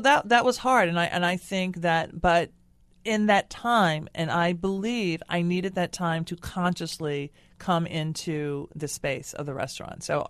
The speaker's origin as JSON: {"language": "English", "town": "Nashville", "region": "Tennessee", "country": "United States", "tie": "born or raised there", "said": "is very much a love letter to my hometown of Nashville."}